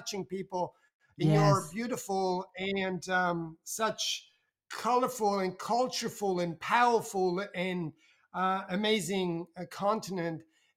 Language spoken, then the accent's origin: English; Italy; English is a second language; moved away as an adult; also born or lived in Switzerland; now in Melbourne, Australia; I was living in Switzerland. I'm from Italy, but I was living in Switzerland back then. And I moved to Australia, to Melbourne, where I am today.